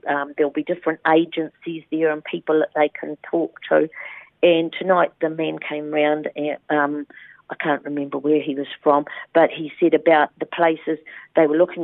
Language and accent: English; Christchurch, Canterbury, New Zealand; now in Westport, New Zealand; I was from Christchurch. But life had other plans, and I met my husband here, fell in love. He's from Christchurch too, and we've been here ever since.